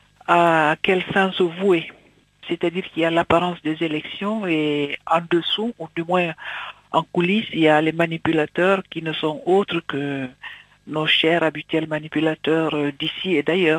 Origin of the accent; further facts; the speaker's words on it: Guinea; now in France; Je suis une Guinéenne qui vit en France. En fait, je suis franco-guinéenne.